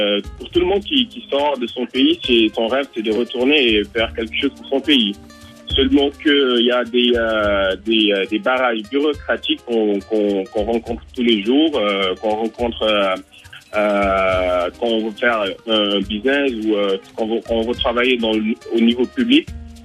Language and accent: French; Senegal; French is a second language; moved away as an adult; now in Rio, Brazil; moi j'ai quitté le Sénégal un peu tard parce que j'avais 23-25 ans. Donc je suis venu ici au Brésil pour faire administration des affaires avec spécialisation en finance. Et je suis venu, j'ai appris le portugais comme tout le monde